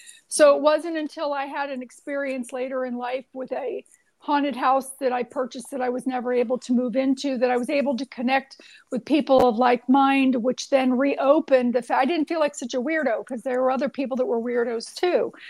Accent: Florida, United States; I grew up near Disney World, so I totally get what you're saying.

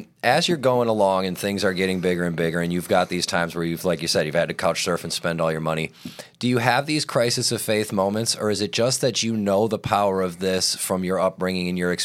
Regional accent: Wisconsin, United States; I grew up in Wisconsin, so I'm a Packers fan.

